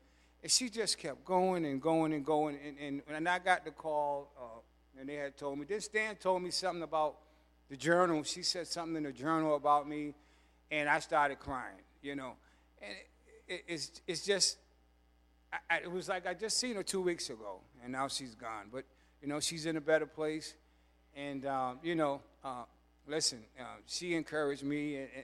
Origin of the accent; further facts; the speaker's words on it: New York City, New York, United States; Now, I'm from New York City. I don't know nothing about planting.